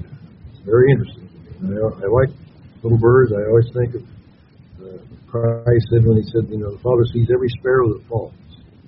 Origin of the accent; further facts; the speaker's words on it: Kokomo, Indiana, United States; I was raised in Kokomo, Indiana, 214 West Elm Street. You can't get much more mainline Indiana U.S. citizen than that.